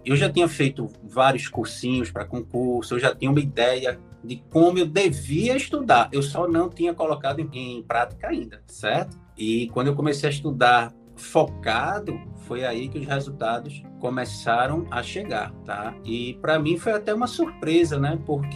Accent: Recife, Pernambuco, Brazil; Eu sou de Recife

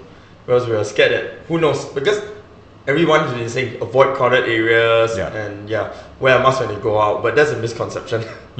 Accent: Singapore; And I feel not just as an athlete, but as a Singaporean, it's our duty to actually give back to the country.

